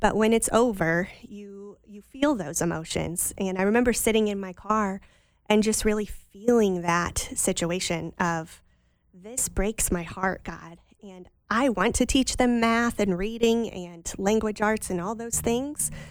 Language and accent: English; Lima, Peru; I had gone back to my hometown in Lima.